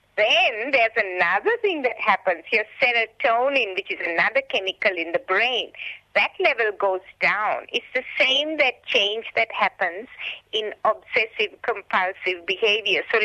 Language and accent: English; Sri Lanka; Now, you're from the subcontinent and I'm from Sri Lanka, so we are subcontinentals.